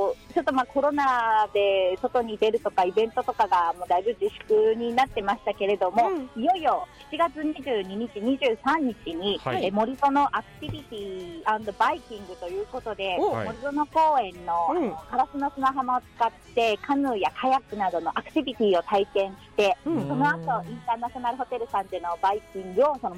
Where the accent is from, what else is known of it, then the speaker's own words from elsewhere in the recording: Omura, Nagasaki, Japan; あ、そうですよ、もう生まれも育ちも大村です。